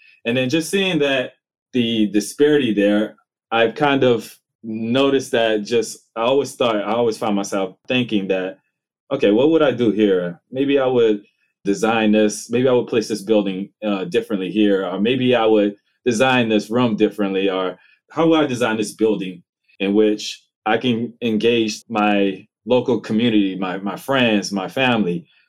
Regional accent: Franklin, Louisiana, United States; I myself, I'm a Southerner. So I grew up, I was born and raised in Louisiana. So a little small, quaint town called Franklin, Louisiana, actually.

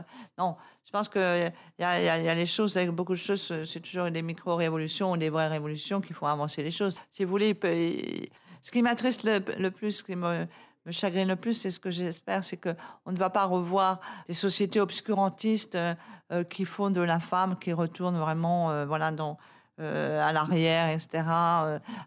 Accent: France; Enfin, là, je parle surtout en tant que Française.

